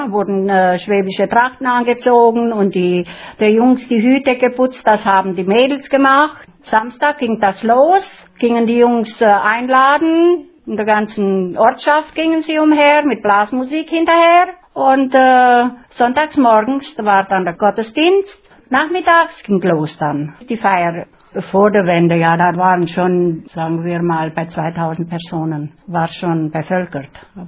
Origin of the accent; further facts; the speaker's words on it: Lenauheim, Timiș County, Romania; also born or lived in Jimbolia; bin geboren 1943 und bin jetzt 64 Jahre alt. Bin in Rente. Ja, ich wohne in Lenauheim schon seit 1951. Bin geboren in Hatzfeld.